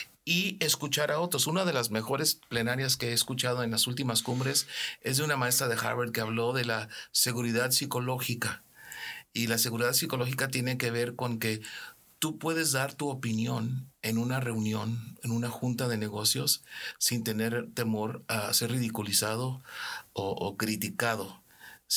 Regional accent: Mexico; Yo crecí en México. En México tenemos nuestra cultura.

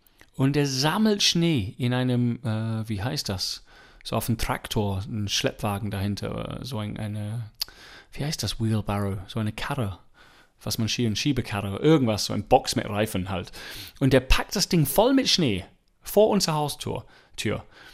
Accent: England, United Kingdom; Ich bin Engländer.

